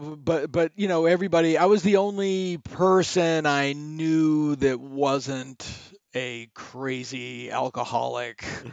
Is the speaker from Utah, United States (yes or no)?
no; Worcester, Massachusetts, United States; Like, from that era, he's from Syracuse. I'm from Worcester, which is the same thing.